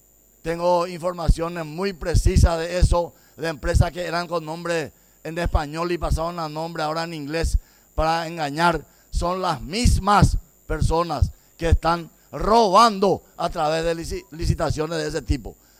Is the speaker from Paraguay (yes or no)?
yes; Paraguay; una señal como paraguayos, como gente seria y trabajadora, de que en nuestro país no permitimos limosnas